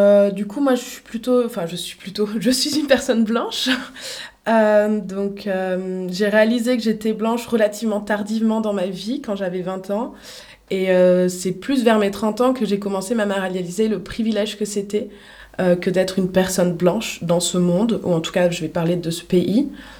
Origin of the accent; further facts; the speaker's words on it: Aubenas, Auvergne-Rhône-Alpes, France; born there; je suis née en Ardèche, à Aubenas.